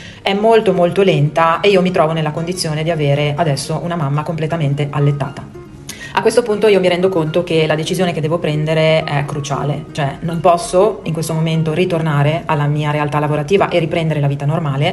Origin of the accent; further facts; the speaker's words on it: Milan, Lombardy, Italy; also born or lived in Verona; dopo oltre 20 anni di vita veronese ritorno a Milano, nella mia città natale, riporto la residenza a Milano.